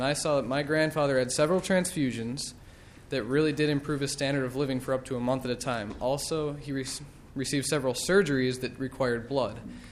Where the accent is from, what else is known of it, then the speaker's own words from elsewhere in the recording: Blooming Prairie, Minnesota, United States; like Senator said, I'm from Blooming Prairie, Minnesota, and I was kind of the spark that created this bill.